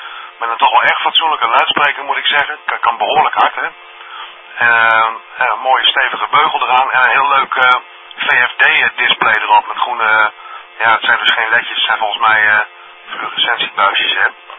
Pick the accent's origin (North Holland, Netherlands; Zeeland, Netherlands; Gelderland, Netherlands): Gelderland, Netherlands; Zutphen; Nou, ik kom uit Zutphen, mijn home QTH is Zutphen.